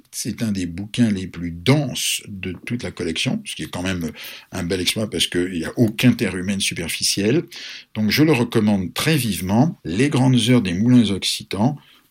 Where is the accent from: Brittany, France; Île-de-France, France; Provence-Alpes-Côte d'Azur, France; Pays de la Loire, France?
Île-de-France, France; Paris; Et puisqu'on est parisien